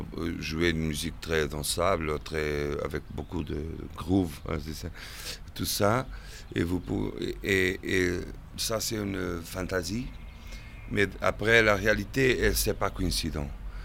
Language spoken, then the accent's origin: French; Portugal; je suis portugais, ça c'est une condition que je ne pourrais jamais abandonner.